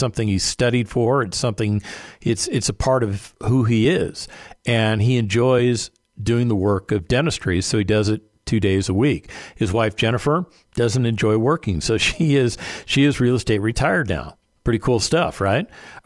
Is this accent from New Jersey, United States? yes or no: no; Las Vegas, Nevada, United States; because I lived in Las Vegas, I grew up in Las Vegas, and I just figured I would just have to go to the feeder school